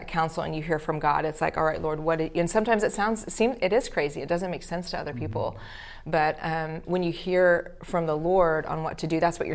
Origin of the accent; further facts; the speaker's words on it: Oklahoma, United States; I'm from Oklahoma, and then I ended up